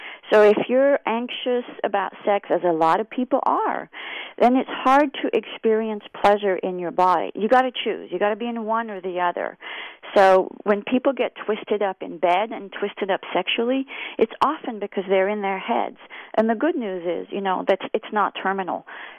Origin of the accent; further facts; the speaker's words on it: France; is I was born and raised in France. I know I don't sound it.